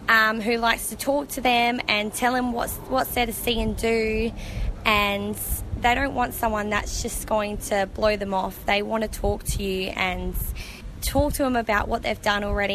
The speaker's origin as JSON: {"language": "English", "town": "Edithburgh", "region": "South Australia", "country": "Australia", "said": "I'm from Edithburgh on the York Peninsula, located in South Australia."}